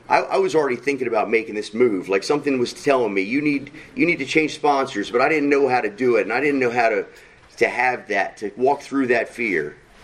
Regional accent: Northwest, United States; now in Baltimore, United States; I'm from the Northwest area. He brought me down here to Baltimore area.

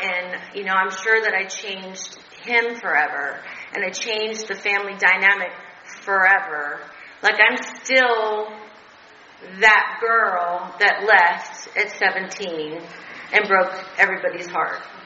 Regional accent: Texas, United States; moved away; I moved away. I'm from Texas. And I moved away, had to get away from the chaos and the negativity that was my father.

